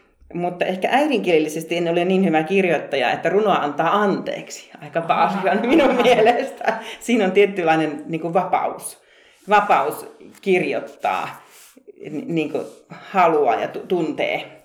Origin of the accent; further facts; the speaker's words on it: Oulu, North Ostrobothnia, Finland; tulee ihan lapsuudesta. Ollaan lapsena käyty seuroissa Oulussa ja sitten kesäseuroissa.